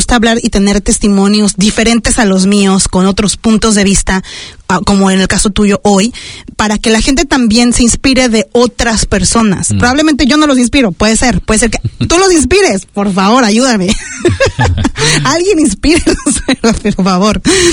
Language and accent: Spanish; Mexico; now in New Zealand; yo, como mexicana